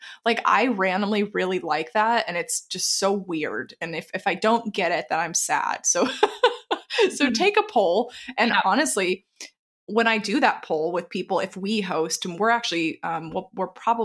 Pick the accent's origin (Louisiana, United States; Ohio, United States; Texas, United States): Texas, United States; I make a Tex-Mex version because I'm from Texas originally and it's so good.